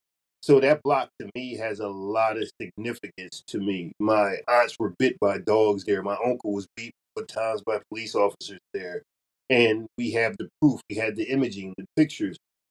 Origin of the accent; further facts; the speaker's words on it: Chester, Pennsylvania, United States; So growing up in Chester, we always lived on the outside.